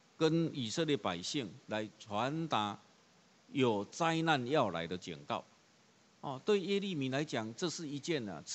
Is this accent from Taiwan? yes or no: yes; Taiwan; 所以我们台湾话有一句话说什么？